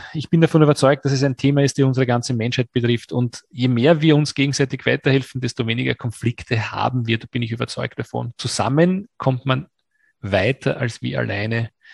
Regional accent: Austria

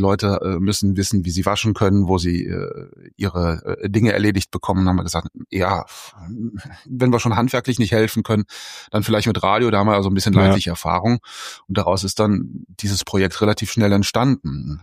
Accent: Euskirchen, North Rhine-Westphalia, Germany; Wir kommen aus Euskirchen.

